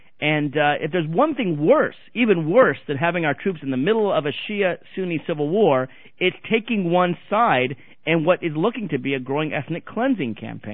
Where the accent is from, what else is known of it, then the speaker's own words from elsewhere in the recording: Tennessee, United States; but from kids from my home state of Tennessee